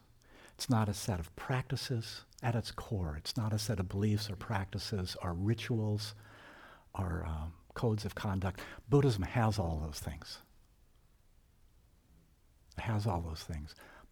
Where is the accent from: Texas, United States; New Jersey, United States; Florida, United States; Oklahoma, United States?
Texas, United States; Houston; For the first 16 years of my life, I grew up in Houston, Texas.